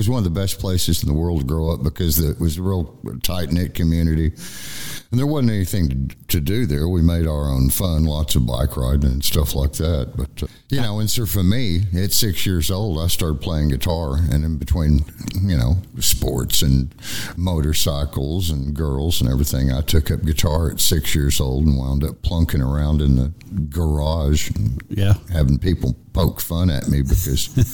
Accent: Odessa, Texas, United States; Yeah, I got to Odessa when I was about 4 years old. My parents were in the oil field, and they got transplanted there.

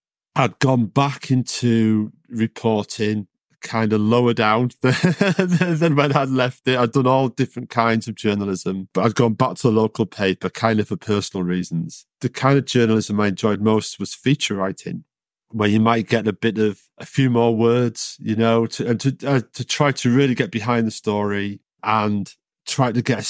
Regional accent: Darlington, North East England, United Kingdom; I was excited to do the story because I'm from Darlington. I remembered the story, and it's quite a small town.

